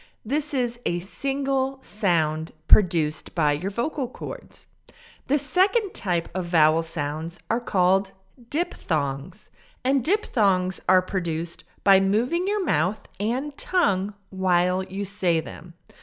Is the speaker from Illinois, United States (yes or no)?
yes; Illinois, United States; accent: Midwest; So, as many of you know, I am from the United States. More specifically, I am from the state of Illinois. Illinois is the state where Chicago is.